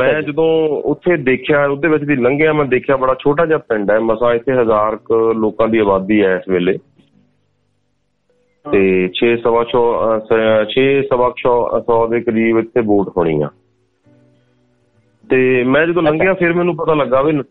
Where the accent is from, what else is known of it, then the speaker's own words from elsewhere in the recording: Rurki, Punjab, India; born there; ਜਿੱਦਾਂ ਕਾਗਜ਼ਾਂ ਦੇ ਵਿੱਚ ਆਪਾਂ ਕਰਦੇ ਹਾਂ 2 ਮਈ 1980 ਮੇਰਾ ਚੱਲਦਾ ਹੈਗਾ, ਤੇ ਜ਼ਿਲ੍ਹਾ ਜਲੰਧਰ ਦਾ ਬਹੁਤ ਹੀ ਖਾਸ ਪਿੰਡ ਹੈ ਰੁੜਕੀ, ਉੱਥੇ ਮੇਰਾ ਜਨਮ ਹੋਇਆ ਸੀਗਾ।